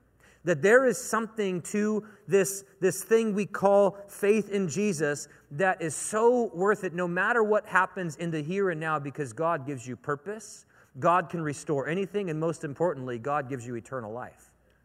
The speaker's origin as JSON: {"language": "English", "town": "Portland", "region": "Oregon", "country": "United States", "tie": "born or raised there", "lives_now": "Orlando, United States", "said": "I'm living in Orlando, Florida. I grew up in Portland, Oregon, where there's Mount Hood."}